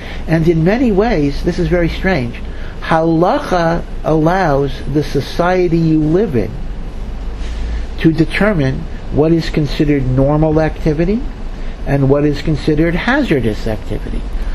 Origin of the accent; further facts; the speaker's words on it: Maryland, United States; You know, I come from Maryland, Washington, D.C.